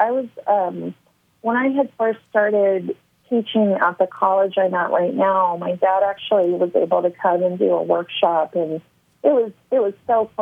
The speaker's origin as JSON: {"language": "English", "town": "Topanga", "region": "California", "country": "United States", "tie": "born or raised there", "said": "I did grow up in Topanga Canyon, which is in Southern California. It's known for being very hippy-dippy, really, you know, it was a really neat childhood."}